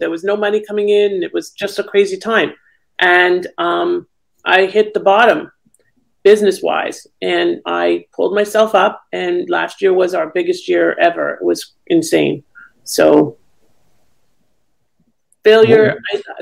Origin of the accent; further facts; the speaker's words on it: Thornhill, Ontario, Canada; moved away as an adult; also born or lived in Florida; now in United States; So I grew up in Thornhill, Ontario, and moved to the U.S. in 2001. Well, I moved here in the 90s, but then I moved back.